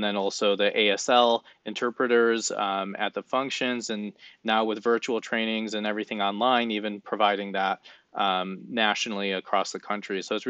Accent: Michigan, United States; Growing up in Michigan, I knew our local community mosque in Canton was certified by Mohsin

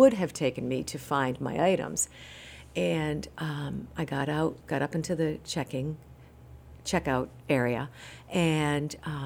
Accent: Cumberland, Rhode Island, United States; accent: Rhode Island; I was born and raised in Cumberland, Rhode Island, mm-hmm. so not far from here, and I had a bad Rhode Island accent. Cumberland. I was from Valley Falls, right?

